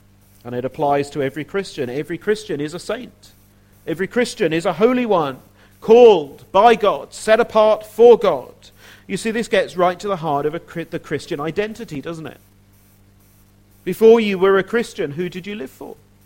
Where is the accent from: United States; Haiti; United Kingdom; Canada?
United Kingdom; My passport says I'm British.